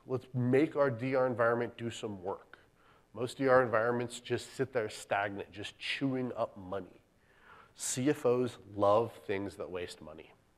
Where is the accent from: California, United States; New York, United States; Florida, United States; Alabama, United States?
California, United States; I'm from California. We have these annoying things called earthquakes.